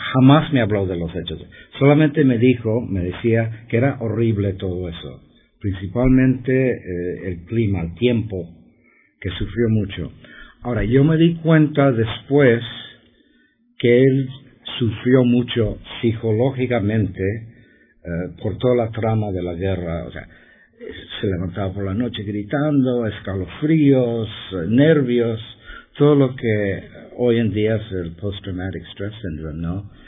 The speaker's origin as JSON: {"language": "Spanish", "town": "Monterey", "region": "California", "country": "United States", "tie": "born there", "said": "Yo nací en Monterrey, California."}